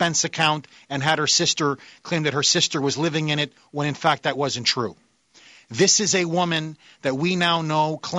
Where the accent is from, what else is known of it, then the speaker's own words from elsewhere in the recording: Washington, District of Columbia, United States; sir, we are from the United States, in particular from Washington, D.C.